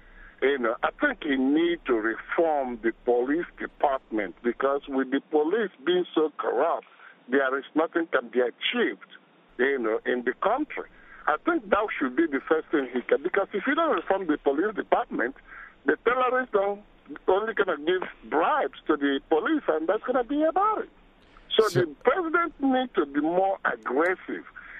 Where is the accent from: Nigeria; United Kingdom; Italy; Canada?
Nigeria; now in New York, United States; I'm a Nigerian. I live in New York now for the past 22 years.